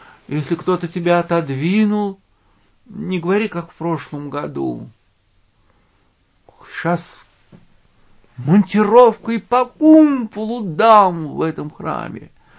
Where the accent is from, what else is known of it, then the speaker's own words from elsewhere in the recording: Moscow, Russia; Мы, москвичи, не можем жить без Петербурга